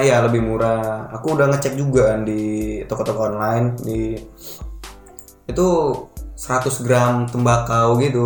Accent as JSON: {"language": "Indonesian", "town": "Medan", "region": "North Sumatra", "country": "Indonesia", "said": "Jadi kita warga Medan cukup bangga lah ya."}